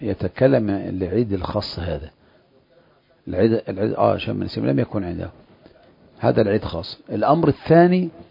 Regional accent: Egypt

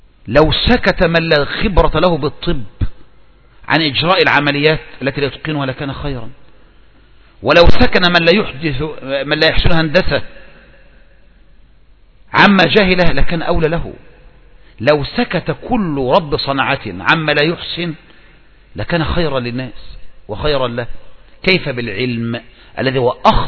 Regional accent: Egypt; ولهذا من اللي بيحرك الميدان عندنا في مصر يا اخوان

